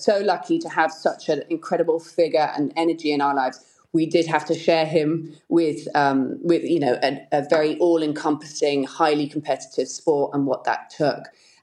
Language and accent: English; Silverstone, East Midlands, United Kingdom; also born or lived in Ireland; I always remind people we're really gypsies at heart. I was born in Ireland in the old Coombe, I think quickly moved over to the UK, and then, you know, around kind of Silverstone area.